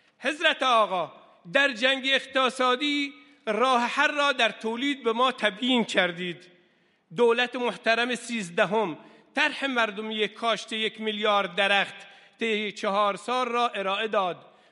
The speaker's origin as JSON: {"language": "Persian", "town": "Shush", "region": "Khuzestan", "country": "Iran", "said": "من از خوزستان شهر شوش آمدم، شهر پیغمبر باران"}